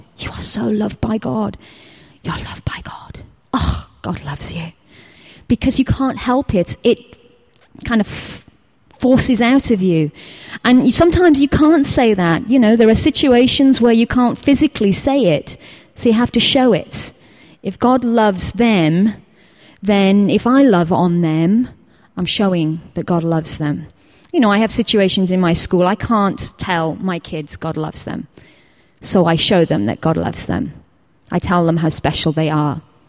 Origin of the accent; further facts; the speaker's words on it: Middlesbrough, North East England, United Kingdom; I was a girl from Middlesbrough in the northeast of England.